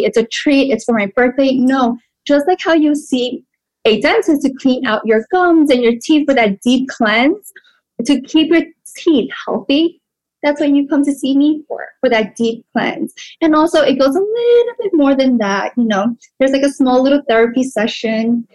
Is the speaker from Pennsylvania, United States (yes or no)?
no; Brooklyn, New York, United States; like I live in Brooklyn. I grew up in Brooklyn.